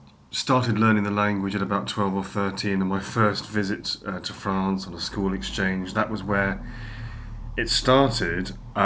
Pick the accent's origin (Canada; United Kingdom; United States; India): United Kingdom; Bournemouth, South West England; born there; we're talking here from Bournemouth, and I was born in Bournemouth in 1979. Already, I'll be 36 in December.